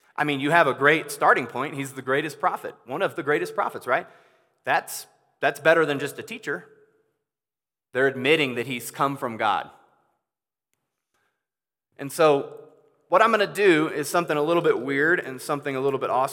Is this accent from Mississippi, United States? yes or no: no; California, United States; also born or lived in Illinois; So, I was born in California... born in Illinois, raised in California.